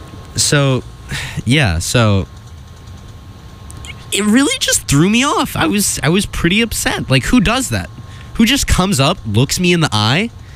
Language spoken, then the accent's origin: English; Sacramento, California, United States; so just to give a little bit of context, I grew up in Sacramento, California.